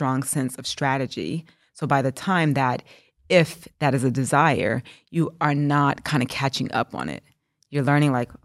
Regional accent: California, United States; I think as an American from California, there's a lot of, I have to be more cognitive about or cautious, about my references.

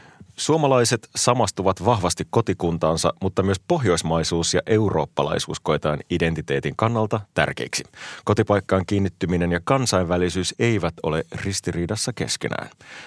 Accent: Oulu, North Ostrobothnia, Finland; born there; Minäkin olen syntynyt meren äärellä Oulussa. Mä oon aina asunut meren äärellä.

